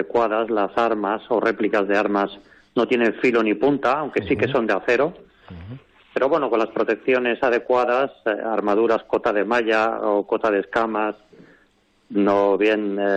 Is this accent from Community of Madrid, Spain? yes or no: yes; Madrid, Community of Madrid, Spain; Y somos de Madrid, la mayoría de nosotros